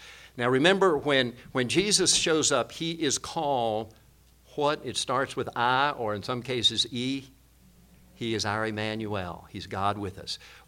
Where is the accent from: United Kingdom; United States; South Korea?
South Korea; growing up in Korea, I don't want to get off tangent here